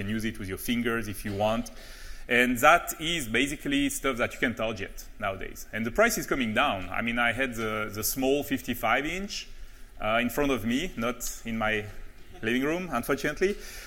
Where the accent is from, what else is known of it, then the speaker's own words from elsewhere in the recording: Switzerland; I'm coming from Switzerland, like we were just chatting